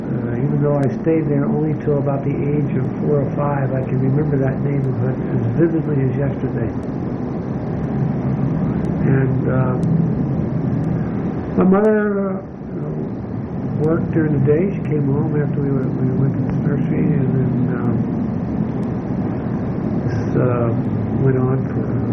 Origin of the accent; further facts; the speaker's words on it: New York City, New York, United States; born there; Well, I was born in the Bronx. My mother and father were children of immigrants, but they were both born in New York.